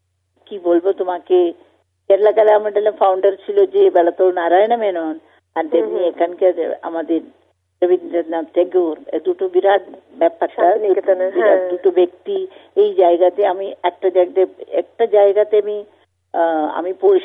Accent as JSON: {"language": "Bangla", "region": "Kerala", "country": "India", "tie": "born there", "lives_now": "Kolkata, India", "said": "আমি তো কেরালাতে খালি জন্ম হয়েছে বাকি সব তো এখানে"}